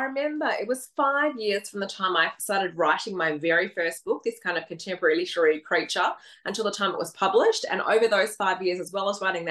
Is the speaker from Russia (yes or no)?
no; Perth, Western Australia, Australia; I'm from Perth in Australia, which is quite a small, isolated capital city.